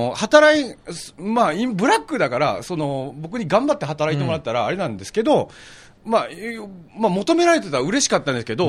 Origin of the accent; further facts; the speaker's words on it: Nagoya, Aichi, Japan; 僕は名古屋出身なんですけど